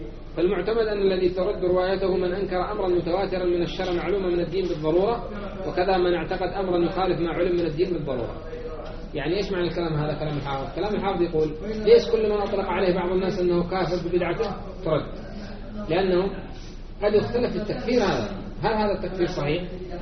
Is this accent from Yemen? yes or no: yes; Yemen; وكما يعني تسمعون أن الموجودين خاصة عندنا في اليمن